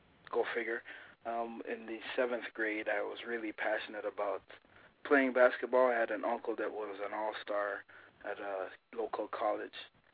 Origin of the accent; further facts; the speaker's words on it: Canada; also born or lived in Montego Bay, Jamaica; I was born in Montego Bay, Jamaica, emigrated to Canada at an early age. From there, I went to high school in Canada